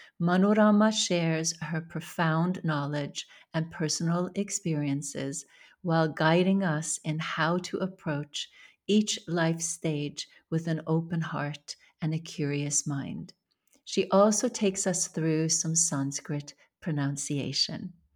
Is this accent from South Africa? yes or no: no; Norway; English is a second language; now in New York, United States; As you know, I grew up in Norway and moved to New York.